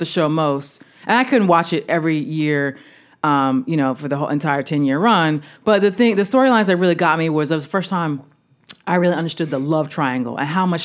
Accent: New York, United States; I grew up in New York, so you're seeing surfing, beaches

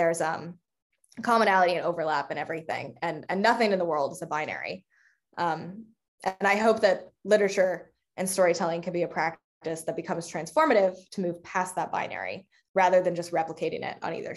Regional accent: North Carolina, United States; I think my school banned Harry Potter when I was growing up in the North Carolina school system.

